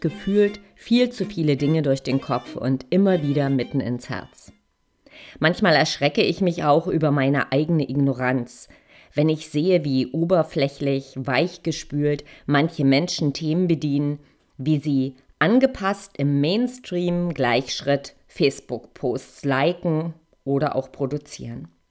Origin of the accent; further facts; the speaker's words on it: East Germany, Germany; Ich komme aus der DDR und weiß, wovon ich spreche.